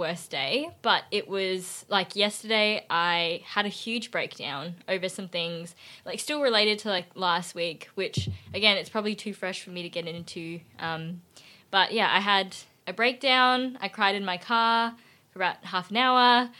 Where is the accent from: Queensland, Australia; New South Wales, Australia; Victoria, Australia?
Victoria, Australia; Okay, I'm from Victoria.